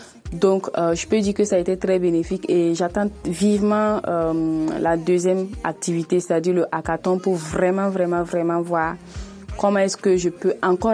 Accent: Burkina Faso; je viens du Burkina Faso et je suis actuellement assistante de production audiovisuelle.

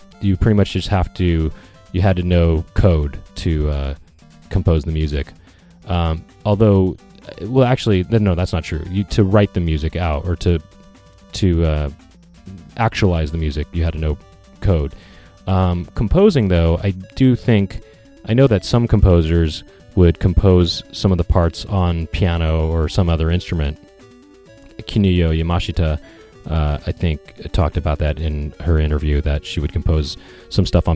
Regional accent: Los Angeles, California, United States; So even though I grew up in Los Angeles, but anyway, so yeah, shame on me for not being aware of the Lakers Celtics rivalry.

